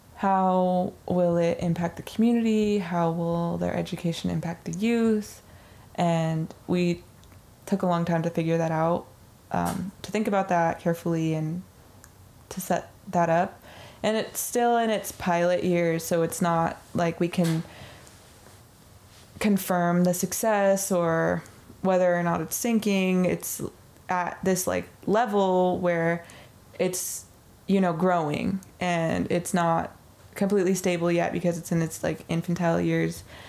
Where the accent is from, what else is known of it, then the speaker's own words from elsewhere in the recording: Washington, United States; we're saltwater salmon people and we come from the San Juan Islands, and our elders and our ancestors lived out there.